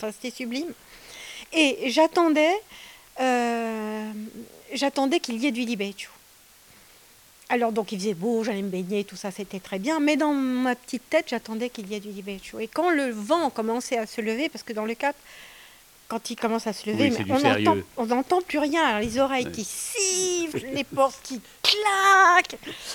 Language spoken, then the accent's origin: French; Corsica, France; Comme je suis du Cap Corse, j'ai des origines vénézuéliennes